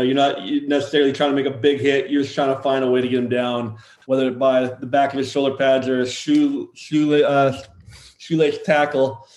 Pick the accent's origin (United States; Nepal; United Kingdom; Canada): Canada; Saskatchewan; I grew up, born and raised in Saskatchewan.